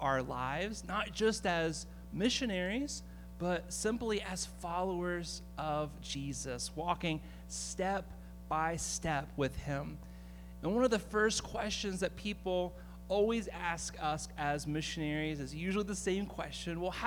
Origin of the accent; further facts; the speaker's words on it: Pennsylvania, United States; Even though we're both from Pennsylvania, we didn't meet until we were in Minnesota in college. We had to go all the way to Minnesota to meet.